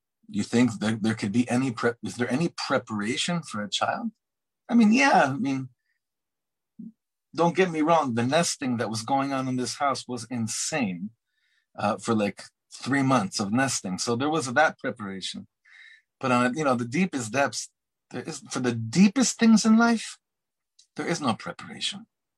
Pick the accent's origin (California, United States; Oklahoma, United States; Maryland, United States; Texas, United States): California, United States; Beverly Hills; for instance, I come from Beverly Hills, right?